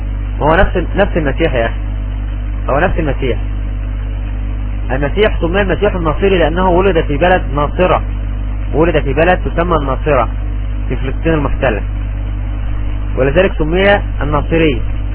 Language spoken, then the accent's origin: Arabic; Egypt; عندنا في مصر مثل بيقول كده